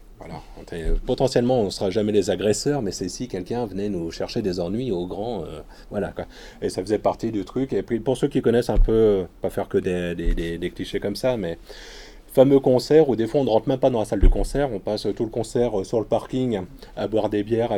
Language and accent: French; Brittany, France; vu que je viens de l'Ouest